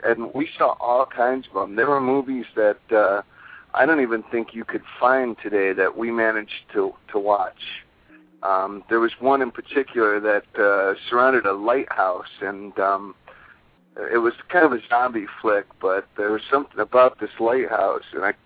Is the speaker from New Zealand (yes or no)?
no; Ohio, United States; I had the benefit of growing up in the Midwest and in the Ohio area